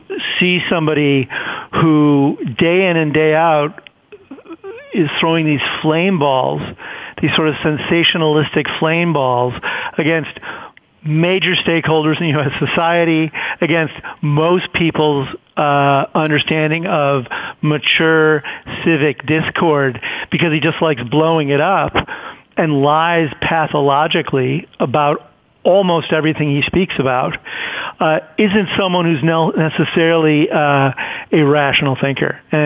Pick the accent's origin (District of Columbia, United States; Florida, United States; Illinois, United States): Illinois, United States; Chicago; I grew up in Chicago.